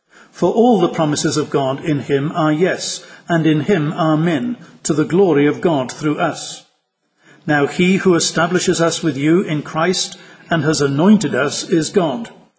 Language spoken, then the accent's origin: English; Liverpool, North West England, United Kingdom; now in Scotland, United Kingdom; I better explain the fact that I am not American. I'm not Scottish, although I've lived in Scotland for 35 years. But I was born and raised in the city of Liverpool in England.